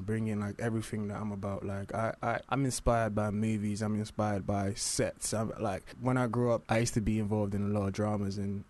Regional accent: Nigeria; born there; because I was born in Nigeria

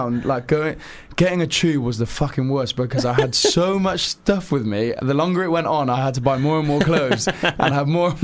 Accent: Cheltenham, South West England, United Kingdom; now in London, United Kingdom; I'm from Cheltenham, so it's quite a trek.

